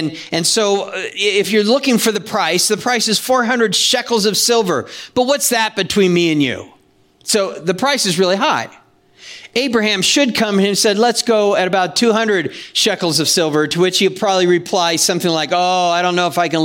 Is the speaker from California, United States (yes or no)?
yes; San Diego, California, United States; I grew up in San Diego. My mom showed me how to do that in Tijuana all the time.